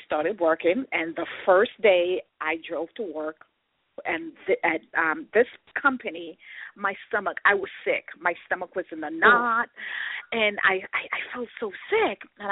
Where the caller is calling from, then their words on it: Washington, District of Columbia, United States; I'm calling from Washington, D.C.